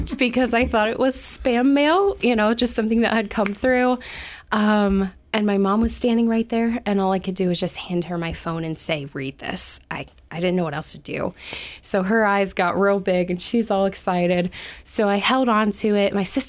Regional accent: Newark, Ohio, United States; Like, I'm literally like, it's just me. I'm from Newark, Ohio.

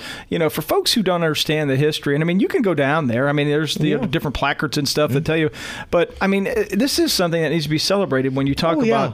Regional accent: Akron, Ohio, United States; I grew up in the Akron area

